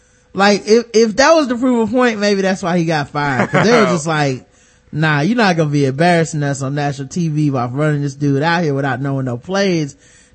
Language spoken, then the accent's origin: English; New Orleans, Louisiana, United States; Like, I'm from New Orleans, but it's too good.